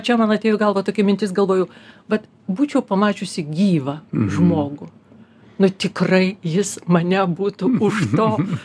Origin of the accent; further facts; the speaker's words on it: Vilnius, Vilnius County, Lithuania; Aš lenkiškai suprantu, aš vilnietė